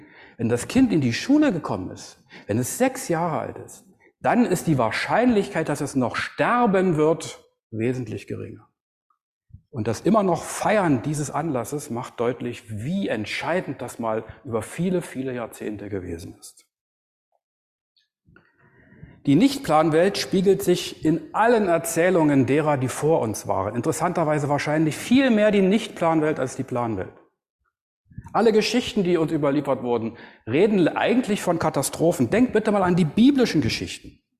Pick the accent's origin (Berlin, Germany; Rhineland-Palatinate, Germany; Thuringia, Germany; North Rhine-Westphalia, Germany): Berlin, Germany; wie damals in Berlin, wo ich aufgewachsen bin.